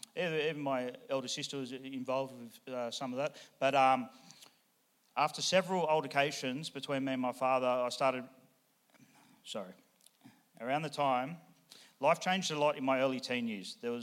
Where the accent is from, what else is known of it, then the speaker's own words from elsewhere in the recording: Sydney, New South Wales, Australia; So like I said, I grew up in Western Sydney.